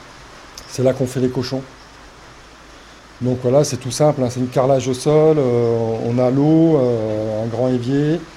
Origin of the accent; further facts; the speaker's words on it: Vitry-sur-Seine, Île-de-France, France; also born or lived in Périgueux; now in Dordogne, France; Je suis né à Périgueux, le 4 juillet 69, et j'ai grandi en région parisienne, à Vitry-sur-Seine.